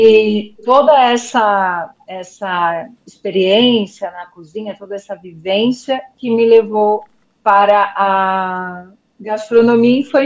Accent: São Paulo, Brazil; Eu sou do interior de São Paulo.

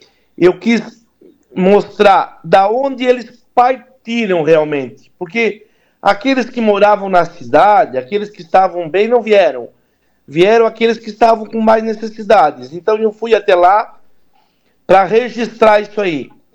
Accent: Meleiro, Santa Catarina, Brazil; now in Araranguá, Brazil; Eu nasci e me criei até os 28 anos em Meleiro, mas depois eu me fixei em Araranguá. Hoje eu sou daqui de Araranguá.

